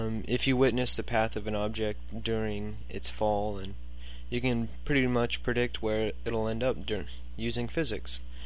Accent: La Mesa, California, United States; also born or lived in Ramona; I am originally from the San Diego area. I grew up in La Mesa, and then I moved a few miles east and north up to Ramona in about the sixth grade, and that's where I finished up middle school and went to high school, and I'm still living there now

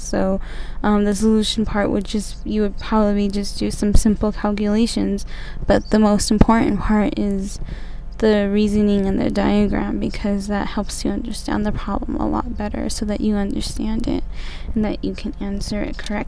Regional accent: Albuquerque, New Mexico, United States; I am from Albuquerque, New Mexico.

